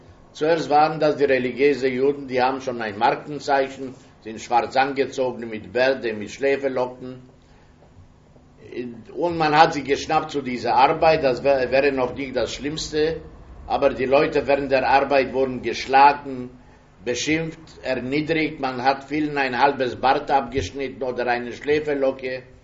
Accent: Kraków, Lesser Poland, Poland; born there; Ich bin geboren in Krakau in Polen.

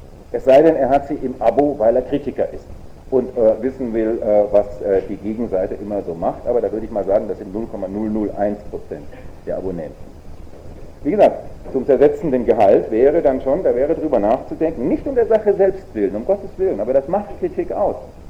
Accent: Germany; also wenn wir so als Deutsche von einem iranischen Oppositionellen gelobt werden

